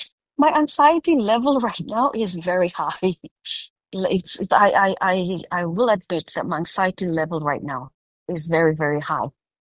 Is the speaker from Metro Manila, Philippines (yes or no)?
no; Cebu, Central Visayas, Philippines; I'm from Cebu, so my aunts and uncles, my extended family, my classmates, my friends, are all over Cebu City and the surrounds.